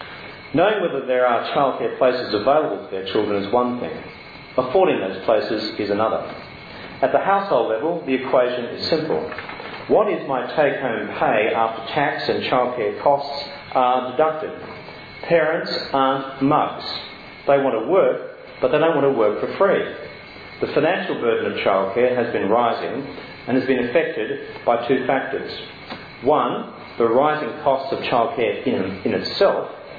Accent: Queensland, Australia; In my home state of Queensland

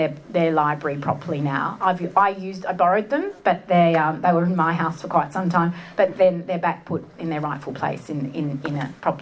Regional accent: Sydney, New South Wales, Australia; moved away; also born or lived in United States; It was the building that around the world was usually the only thing anyone ever knew about my hometown, Sydney.

